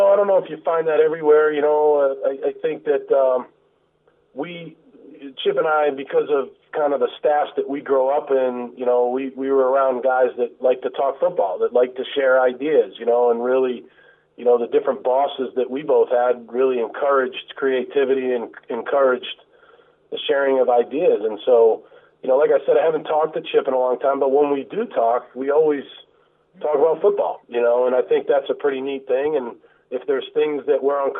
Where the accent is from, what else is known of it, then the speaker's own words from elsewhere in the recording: Boston, Massachusetts, United States; You know, I'm from Boston, and, you know, Philadelphia is another great northeastern city.